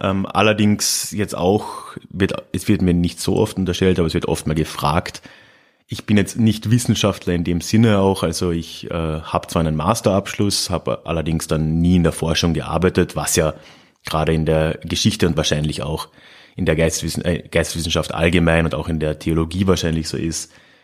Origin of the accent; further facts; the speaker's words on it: southern Austria, Austria; ich hatte Italienisch in der Schule, also bei uns in Südösterreich ist Italienisch sehr wichtig